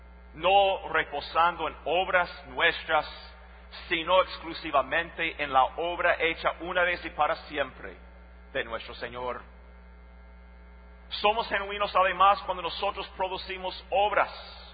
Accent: Costa Rica; especialmente en mi país, Costa Rica.

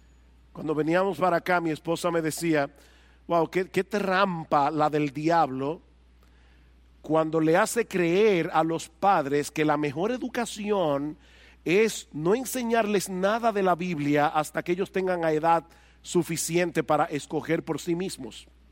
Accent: San Juan de la Maguana, San Juan, Dominican Republic; en el pueblo donde yo nací, que se llamaba San Juan de la Maguana, o se llama todavía San Juan de la Maguana

